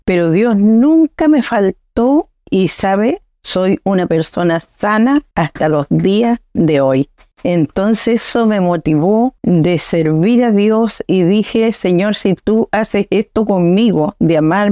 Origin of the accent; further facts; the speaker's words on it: Fresia, Los Lagos, Chile; En aquellos años, en mi pueblo, que era Fresia, mi linda comuna, mi tierra natal